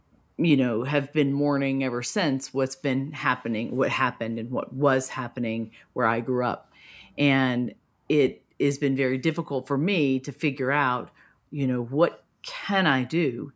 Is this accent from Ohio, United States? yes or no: no; Mississippi, United States; also born or lived in New York; I grew up in the segregated South. I grew up in South Mississippi, and I grew up when schools were segregated.